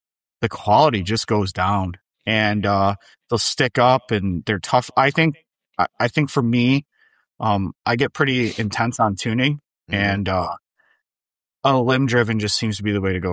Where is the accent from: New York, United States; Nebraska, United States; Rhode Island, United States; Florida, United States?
New York, United States; Syracuse; And, you know, growing up in Syracuse and hunting in that area, people hear about Buffalo because it's a bigger city.